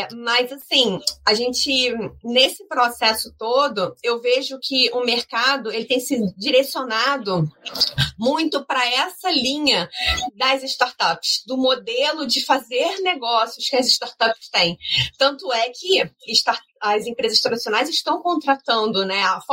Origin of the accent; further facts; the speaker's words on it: Rio de Janeiro, Brazil; eu sou do Rio de Janeiro